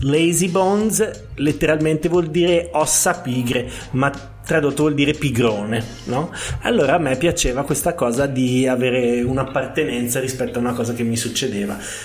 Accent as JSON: {"language": "Italian", "town": "Bergamo", "region": "Lombardy", "country": "Italy", "said": "io vengo da Bergamo"}